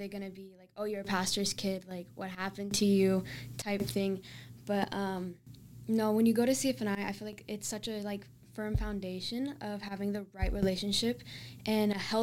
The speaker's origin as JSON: {"language": "English", "town": "Dallas", "region": "Texas", "country": "United States", "tie": "born there", "said": "I was born in Dallas."}